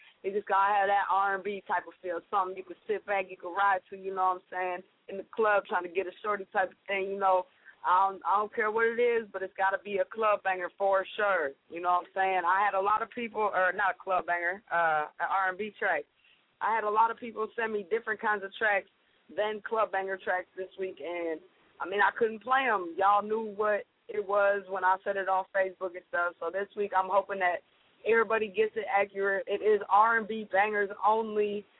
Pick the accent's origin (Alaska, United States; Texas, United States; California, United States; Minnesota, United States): Minnesota, United States; I'm from Minnesota myself, you know what I'm saying?